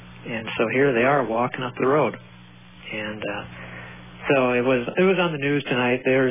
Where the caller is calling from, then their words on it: Missoula, Montana, United States; Missoula, Montana.